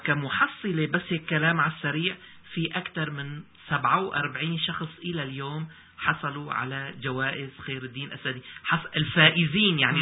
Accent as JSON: {"language": "Arabic", "country": "Syria", "said": "كل مدينة في بلدنا سوريا"}